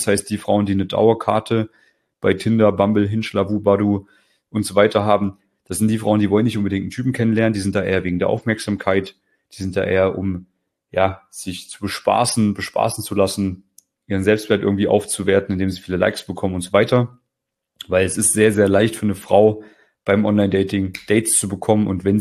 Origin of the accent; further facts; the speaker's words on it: West Germany, Germany; Ich komme auch aus Westdeutschland, bin relativ, ja, wie sagt man, also ich bin auch nicht irgendwie super reich eingeboren. So, da wo ich geboren bin, das ist ein Kuhkaff